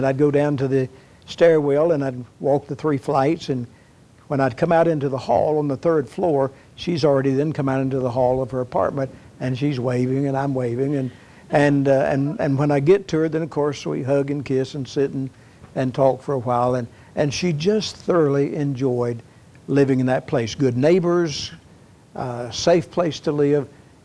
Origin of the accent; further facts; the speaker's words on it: Atlanta, Georgia, United States; When I was growing up, born and raised in Atlanta, we moved 16 times in the 19 years I lived at home.